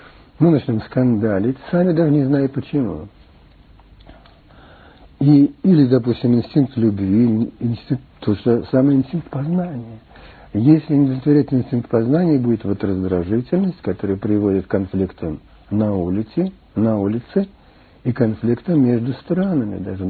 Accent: Far East, Russia; moved away as an adult; Я приехал с Дальнего Востока лет 18.

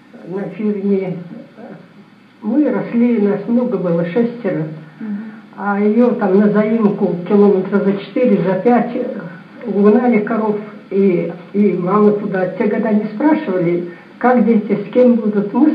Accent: Ustil, Zabaykalsky Krai, Russia; moved away as an adult; Родилась я в Забайкалье, там село, наверное, было Устиля. Устиля.

